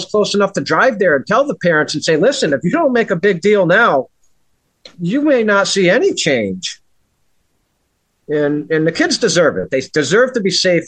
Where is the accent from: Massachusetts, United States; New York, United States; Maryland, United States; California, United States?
Massachusetts, United States; I put that on my my hometown page because my whole family lives in Massachusetts.